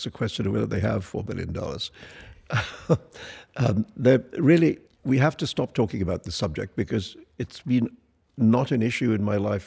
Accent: Mumbai, Maharashtra, India; You know, I'm a boy from Bombay, which is a town obsessed by the movies.

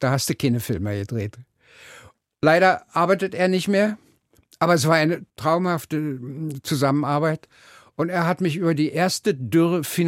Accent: East Germany, Germany; woher sollte ich als Ossi in dieser Zeit eine CD nehmen?

